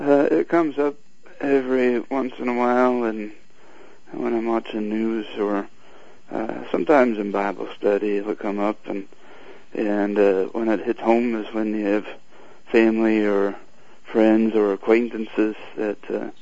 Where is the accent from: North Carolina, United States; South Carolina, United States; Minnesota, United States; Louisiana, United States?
Minnesota, United States; Yeah, I grew up in Minnesota, but I went to college at Concordia Mequon